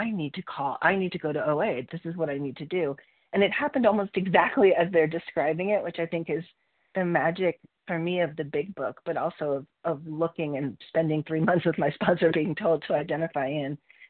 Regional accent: Colorado, United States; I'm from Colorado, and I'm relatively new.

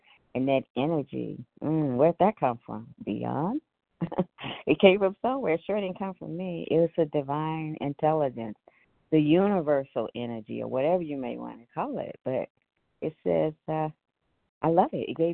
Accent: Ohio, United States; and I am from Ohio.

